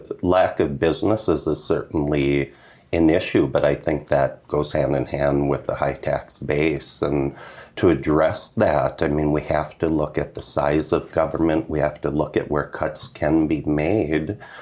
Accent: Deer River, Minnesota, United States; I'm from Deer River. I'm born and raised in the county.

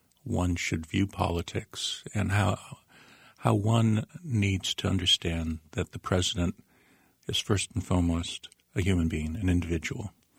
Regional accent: Downers Grove, Illinois, United States; I grew up in Downers Grove in DuPage County, which at the time was overwhelmingly Republican.

